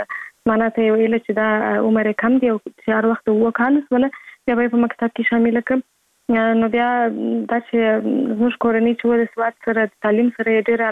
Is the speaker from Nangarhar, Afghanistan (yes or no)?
no; Kandahar, Afghanistan; born there; زه په کندهار ولایت کې زیږیدلی یم او اوس فلحال په کندهار ولایت کې اوسېږم.